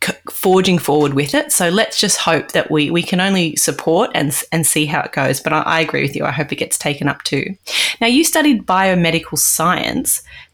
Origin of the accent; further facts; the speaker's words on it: Austinmer, New South Wales, Australia; now in Helensburgh, Australia; I'm in Helensburg, but I grew up in Ostermere, and I love the South Coast, the entirety of it.